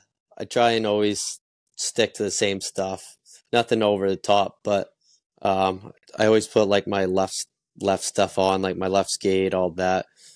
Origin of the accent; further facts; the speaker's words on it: Maine, United States; So I actually played juniors in my hometown, and then I played college in my hometown as well at UNE.